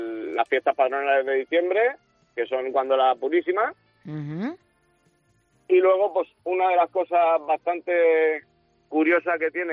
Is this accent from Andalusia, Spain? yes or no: no; Elche, Valencian Community, Spain; now in Torrevieja, Spain; Yo soy de Elche y vivo en Torrevieja.